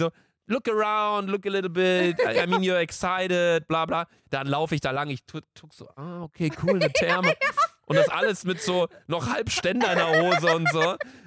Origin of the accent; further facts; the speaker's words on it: Bielefeld, North Rhine-Westphalia, Germany; aber wir kommen halt auch aus Bielefeld, so, ne, muss man halt auch sagen.